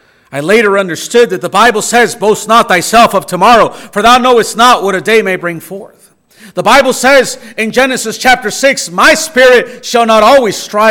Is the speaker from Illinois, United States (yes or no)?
yes; Chicago, Illinois, United States; Growing up in Chicagoland area, in inner city, Hispanic neighborhood, you know, there's a lot of young people in gangs and street gangs and addictions